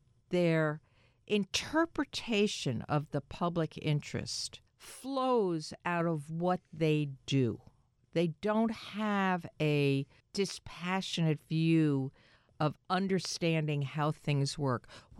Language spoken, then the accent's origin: English; New York, United States; As somebody who was born and raised in New York and has been a New York booster for my already long life